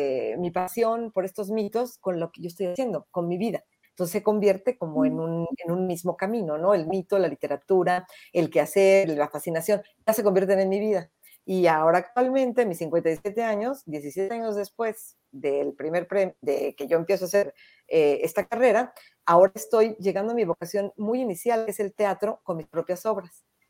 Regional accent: Mexico City, Mexico; born there; now in San Miguel de Allende, Mexico; yo soy tierra adentro, les comentaba antes de entrar a Natalia, antes de entrar a la escena, que yo estoy ahora en San Miguel de Allende, Guanajuato, es corazón del continente de México, ¿no? Yo nací en la Ciudad de México

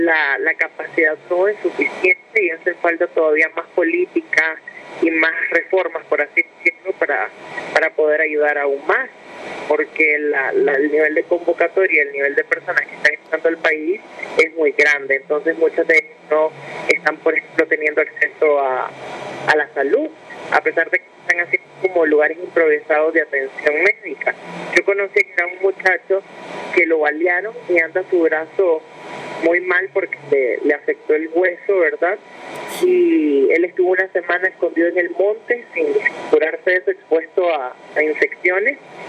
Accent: Nicaragua; now in Costa Rica; para mí que soy nicaragüense

